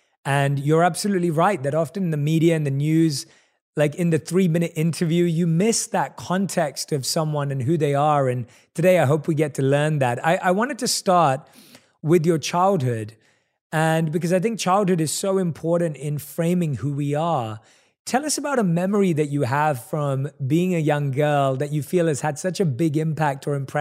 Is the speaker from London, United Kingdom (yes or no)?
yes; London, United Kingdom; moved away as an adult; now in Los Angeles, United States; I was born and raised in London.